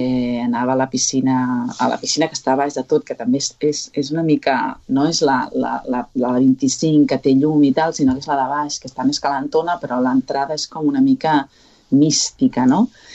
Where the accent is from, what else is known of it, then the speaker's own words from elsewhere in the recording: Sabadell, Catalonia, Spain; born there; Doncs vaig néixer aquí a Sabadell, aquí no, allà, un 5 de febrer del 1981. I vaig néixer en una família en la que hi havia el meu germà